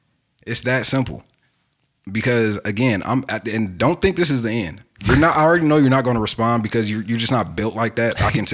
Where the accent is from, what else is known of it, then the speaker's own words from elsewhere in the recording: California, United States; We're from the Bay Area.